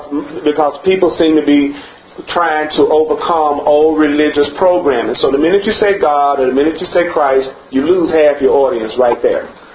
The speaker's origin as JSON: {"language": "English", "town": "Memphis", "region": "Tennessee", "country": "United States", "tie": "born or raised there", "said": "Like I was listening to a radio station yesterday from my hometown, and it was a talk show. And in Memphis, Tennessee, there's a church and a liquor store on every corner."}